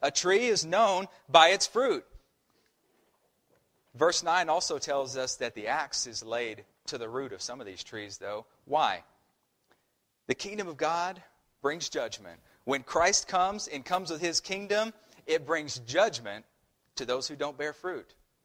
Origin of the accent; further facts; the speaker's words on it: Arkansas, United States; a story that I heard a couple months ago from my hometown, actually. This guy who lives just outside my hometown, he called in a snake specialist to come out to his house. Now, that's no big deal. In Northwest Arkansas, there are a lot of snakes.